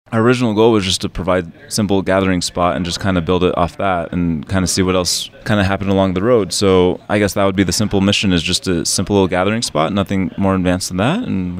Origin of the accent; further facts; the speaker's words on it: United States; Yeah, I grew up on a little farm out east of town and went to school here, went to a couple different high schools, but spent most of my time at this Monte Vista High School.